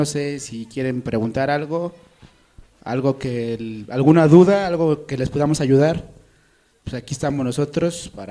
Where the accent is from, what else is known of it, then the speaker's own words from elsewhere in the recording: Xochimilco, Mexico City, Mexico; vengo de acá abajo de Xochimilco.